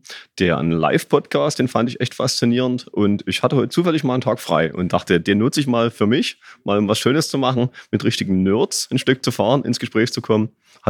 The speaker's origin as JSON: {"language": "German", "town": "Dresden", "region": "Saxony", "country": "Germany", "said": "und komme aus Dresden"}